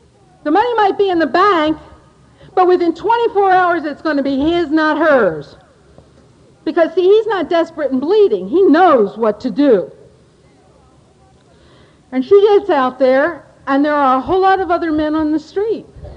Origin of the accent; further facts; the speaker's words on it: New York City, New York, United States; I mean, I come from New York City. It's a big city.